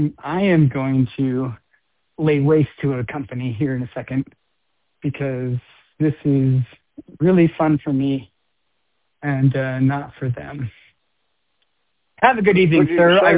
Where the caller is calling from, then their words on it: Annandale, Virginia, United States; Sorry, I'm calling from Annandale, Virginia.